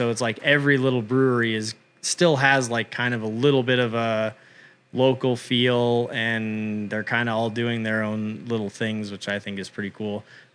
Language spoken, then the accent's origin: English; Colorado, United States; that's, you know, I grew up in Colorado